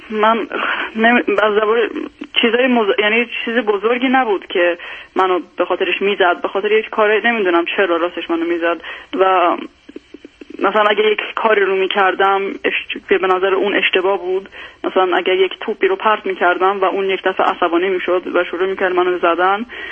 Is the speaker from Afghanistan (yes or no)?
no; Iran; now in Sweden; من وقتی که از ایران اومدم سوئد،